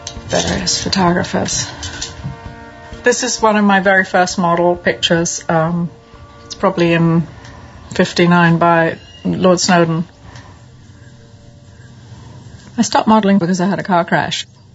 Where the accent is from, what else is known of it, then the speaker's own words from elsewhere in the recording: Wales, United Kingdom; I grew up in North Wales